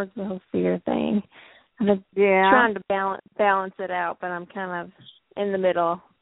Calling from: Kentucky, United States; I'm calling from Kentucky.

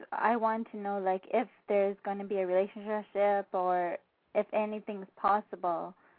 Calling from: British Columbia, Canada; Hi there. I'm calling from Canada.

